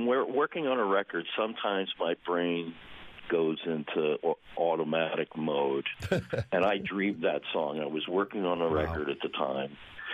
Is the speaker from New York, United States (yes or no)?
no; Pennsylvania, United States; Yeah, but ironically, we're all from Pennsylvania.